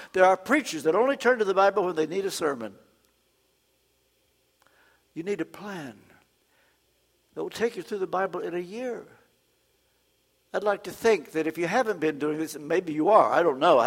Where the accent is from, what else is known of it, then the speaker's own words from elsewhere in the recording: Kentucky, United States; because I'm from Kentucky, you're going to give me a second chance.